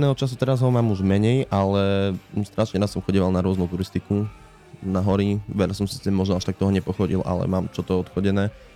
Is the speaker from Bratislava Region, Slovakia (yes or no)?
no; Sobrance, Košice Region, Slovakia; Sobrance som malé mestečko na východe Slovenska, ktoré sa nachádza asi 15 km od ukrajinských hraníc, smerom na západ. Máme necelých 6000 obyvateľov